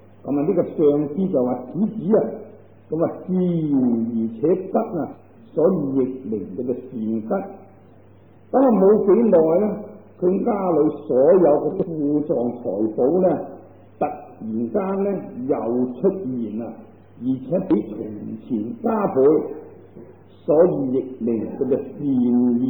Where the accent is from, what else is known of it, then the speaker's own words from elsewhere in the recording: China; 咁啊，尊者从父母而立名，但我哋中国人呢就喜欢简略啊